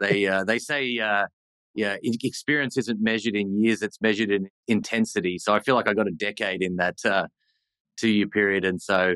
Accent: New South Wales, Australia; So I grew up in Sydney, about 45 minutes out of Sydney

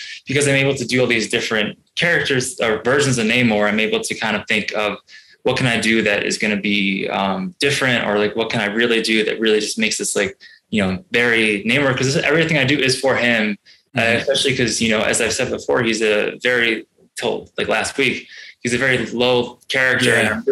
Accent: Buffalo, New York, United States; I'm from Buffalo, and like, you know, where I go, like, I mean, that's a lie. Actually, we got some really good shots and photos in Buffalo

